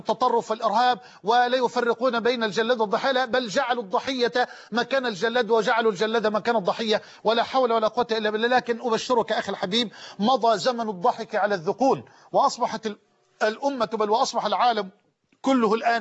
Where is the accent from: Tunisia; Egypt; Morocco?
Egypt; أن يذهبوا بأنفسهم إلى إخواننا الجرحى في المستشفيات الموجودة عندنا في مصر